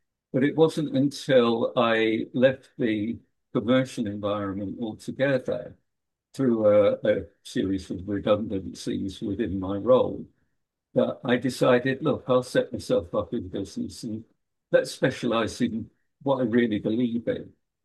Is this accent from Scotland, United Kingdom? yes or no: no; Manchester, North West England, United Kingdom; Look, I'm from Manchester in England.